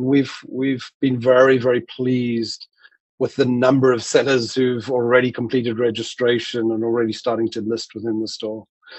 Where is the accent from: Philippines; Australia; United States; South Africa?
South Africa; being a South African.